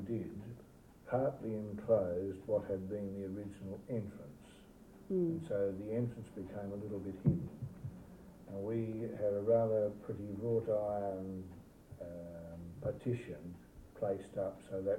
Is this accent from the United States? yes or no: no; South Perth, Western Australia, Australia; born there; I was born in South Perth on the 29th of September 1935